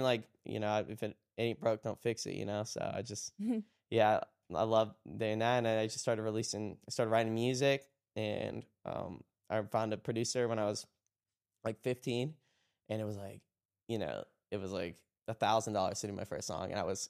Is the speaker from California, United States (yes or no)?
no; Florida, United States; I go to the same church I grew up in still in Florida.